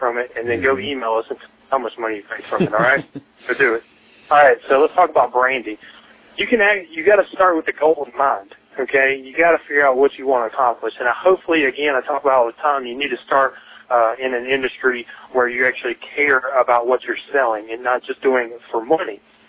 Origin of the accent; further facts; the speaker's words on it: Murfreesboro, Tennessee, United States; From Murfreesboro, Tennessee, we're doing, I went into a market where, even though this is my hometown, I don't do any business in my hometown.